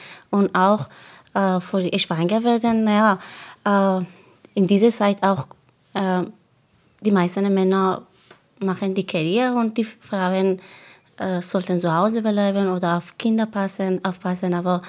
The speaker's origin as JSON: {"language": "German", "country": "Afghanistan", "second_language": "German", "said": "in Afghanistan oder in meinem Heimatland"}